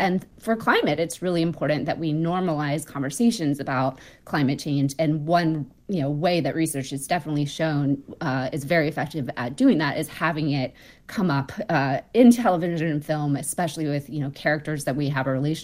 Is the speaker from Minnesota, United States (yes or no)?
no; Alabama, United States; I'm from the Gulf Coast of Alabama. It's set on the Gulf Coast.